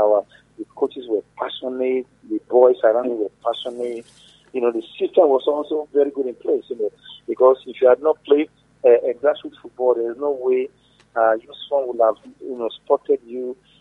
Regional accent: Suleri, Nigeria; born there; I was born in Suleri.

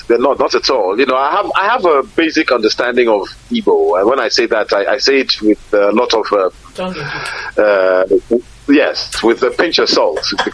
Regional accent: France; I remember when I was a kid and I was growing up in France

